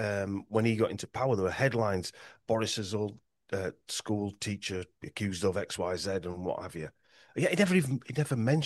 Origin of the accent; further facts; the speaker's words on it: Yorkshire and the Humber, United Kingdom; accent: Yorkshire; I made the mistake of pronouncing it wrong once with my Yorkshire accent.